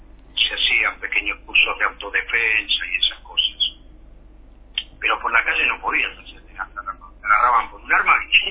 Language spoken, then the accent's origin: Spanish; Argentina; Yo, como todo argentino, antes que se fuera